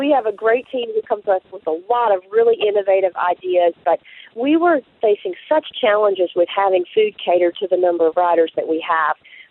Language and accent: English; Virginia, United States; I grew up on the New and spent my early life there playing in the waters of the New River and Clater Lake